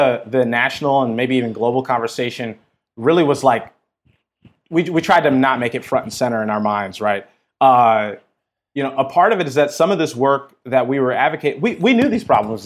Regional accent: Minneapolis, Minnesota, United States; So I grew up, born and raised in North Minneapolis, which, if folks don't have context, that's sort of like the black neighborhood of Minneapolis.

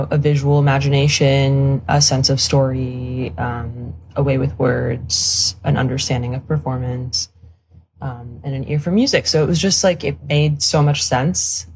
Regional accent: Paris, Île-de-France, France; English is a second language; now in United States; So I'm French. I am from Paris. I'm French and Polish, and I don't have an American passport. I have a French passport and a Polish passport.

